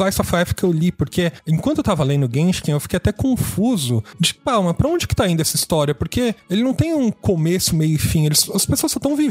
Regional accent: Brazil; enquanto nós brasileiros, a gente tem uma visão, né, da nossa interpretação

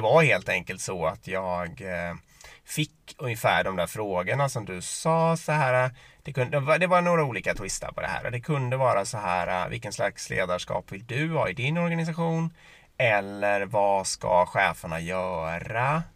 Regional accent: Gothenburg, Västra Götaland County, Sweden; Jag är hela från Göteborg så jag borde ju kunna.

